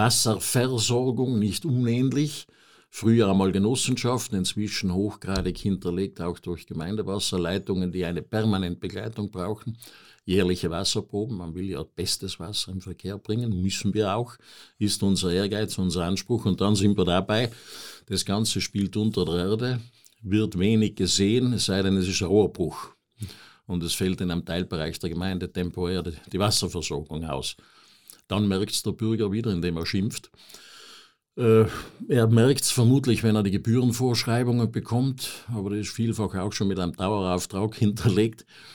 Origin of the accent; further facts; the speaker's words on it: Sölden, Tyrol, Austria; ich bin auch ein Kind der Zeit und weiß noch in Sölden, dass das Abwasser eigentlich über eine Dreikammer-Klärsickergrube entsorgt wurde